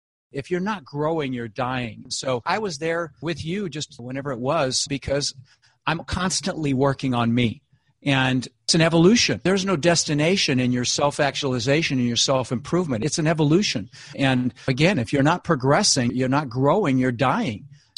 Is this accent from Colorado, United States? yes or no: yes; Denver, Colorado, United States; And I grew up in Denver, as I said, and I had pictures of palm trees, got to visit Hawaii once or twice.